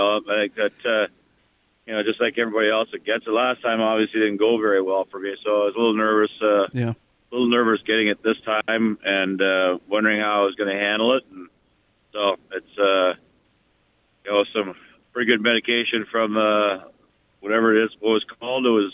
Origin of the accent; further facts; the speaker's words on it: Canada; being Canadian, I never really looked up to the American college hockey coaches